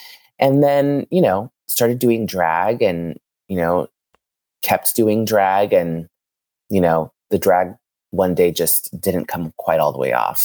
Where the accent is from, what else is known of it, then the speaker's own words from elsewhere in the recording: San Francisco, California, United States; Yeah, I grew up here in San Francisco, actually in the Outer Sunset. My parents were refugees from East Africa.